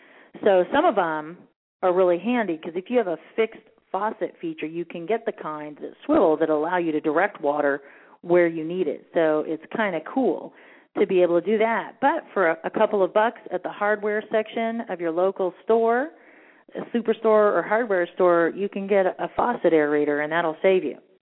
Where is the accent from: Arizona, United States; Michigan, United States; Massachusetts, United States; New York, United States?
Arizona, United States; even though I grew up here in Arizona.